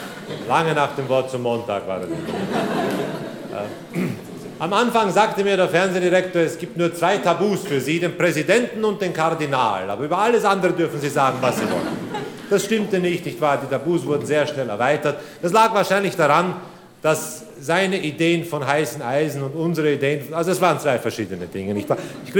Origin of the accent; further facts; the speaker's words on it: Vienna, Austria; born there; Etwa 13 Jahre, nachdem ich in meiner Geburtsstadt Wien wieder aufgetaucht war